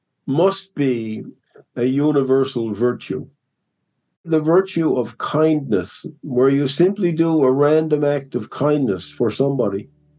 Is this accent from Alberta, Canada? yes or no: no; Newfoundland and Labrador, Canada; Well, I grew up here in Newfoundland, an island